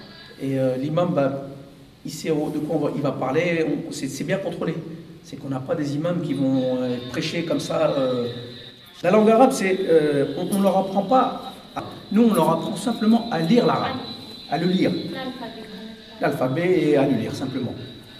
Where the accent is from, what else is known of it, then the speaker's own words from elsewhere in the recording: France; Je suis français d'origine turque, mais je suis arrivé à 4 ans ici.